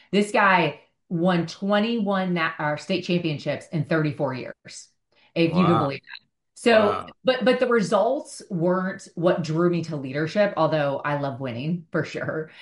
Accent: Indiana, United States; So I am from a fairly small town in Indiana. So I grew up Midwest

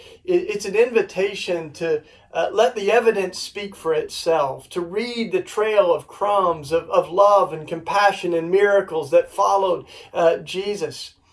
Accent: Tennessee, United States; the church that I grew up in, I grew up down in the Bible Belt in East Tennessee

